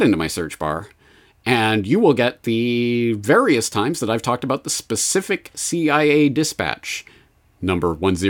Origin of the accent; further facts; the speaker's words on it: Canada; which I never had growing up in Canada